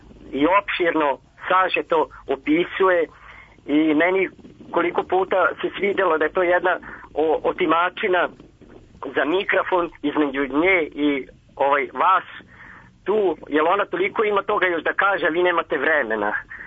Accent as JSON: {"language": "Serbian", "region": "Vojvodina", "country": "Serbia", "said": "Ja sam tu iz Banata, bavim se poljoprivredom i pesnik sam."}